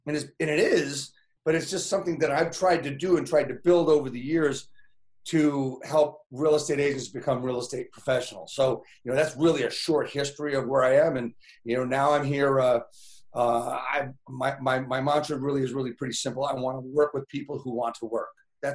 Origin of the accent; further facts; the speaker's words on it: New Jersey, United States; I spent all my life really in New Jersey. Graduated from Rutgers University a number of years ago, and spent all my time really in northern New Jersey